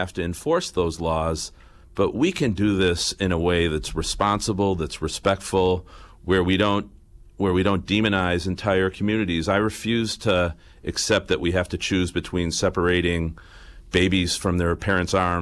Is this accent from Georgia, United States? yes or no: no; Wisconsin, United States; I grew up in Wisconsin's 6th District. Stacy and I, we raised our kids here.